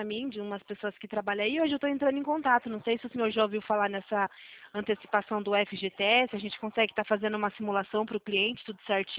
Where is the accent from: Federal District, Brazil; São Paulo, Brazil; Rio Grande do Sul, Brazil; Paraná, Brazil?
São Paulo, Brazil; São Roque; eu sou daqui de São Roque